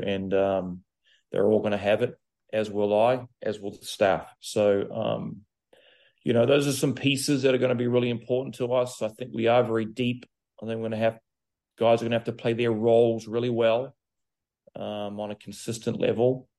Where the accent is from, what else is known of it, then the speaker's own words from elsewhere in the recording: New Zealand; growing up in New Zealand, I lived on the farm